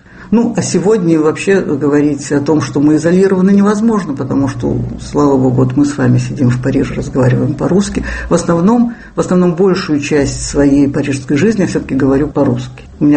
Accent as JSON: {"language": "Russian", "country": "Russia", "said": "У меня французский паспорт. Ну, конечно, ну, я русская, естественно."}